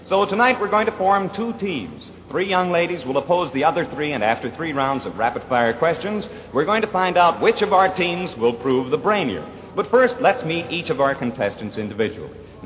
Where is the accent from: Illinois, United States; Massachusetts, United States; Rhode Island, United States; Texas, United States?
Massachusetts, United States; Boston; I come originally from Boston.